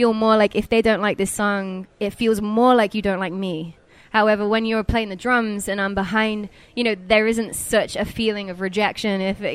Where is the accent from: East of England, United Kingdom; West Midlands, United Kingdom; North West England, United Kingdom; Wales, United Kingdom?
West Midlands, United Kingdom; Coventry; I'm from Coventry